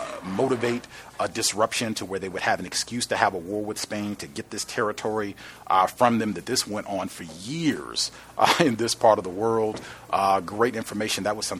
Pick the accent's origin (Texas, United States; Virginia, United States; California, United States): Virginia, United States; That's how they made their bank in my home state, the good old Dominion.